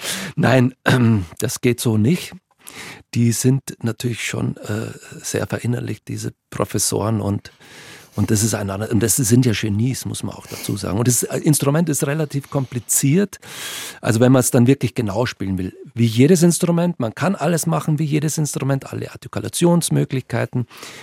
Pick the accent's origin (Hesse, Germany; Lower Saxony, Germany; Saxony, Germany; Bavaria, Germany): Bavaria, Germany; Aus Bayern sowieso, wenn Sie aus Bayern nach Berlin fahren, der meinte, ich komme aus dem Urwald.